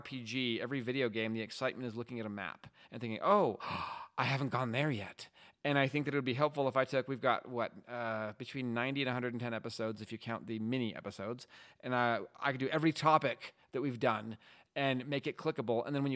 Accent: United States; And I'm sorry, I'm American.

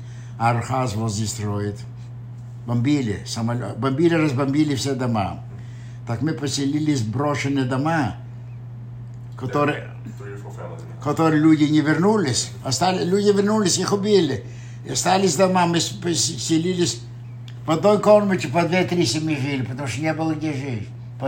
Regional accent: Bessarabia, Moldova; English is a second language; We came home from Ukraine to Moldavia. We lived in Moldavia, Bessarabia. The house was destroyed.

